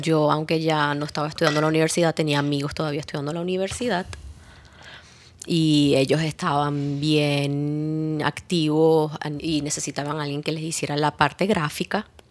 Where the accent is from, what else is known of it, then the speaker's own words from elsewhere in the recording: Venezuela; desde que yo salí de Venezuela